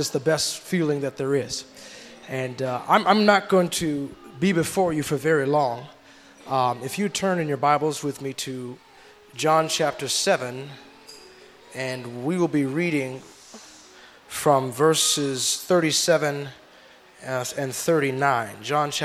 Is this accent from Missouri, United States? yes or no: no; Benton Harbor, Michigan, United States; I looked at a dealership that was local in my hometown back in Benton Harbor, Michigan.